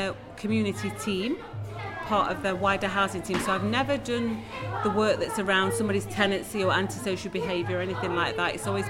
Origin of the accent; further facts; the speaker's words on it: Nottingham, East Midlands, United Kingdom; born there; Yeah, so I was born in Nottingham.